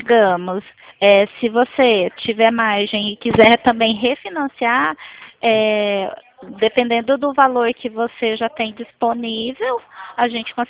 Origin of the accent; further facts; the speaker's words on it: Porto Velho, Rondônia, Brazil; Eu sou de Porto Velho, né? Eu sou daí. Mas eu moro atualmente aqui no estado de São Paulo.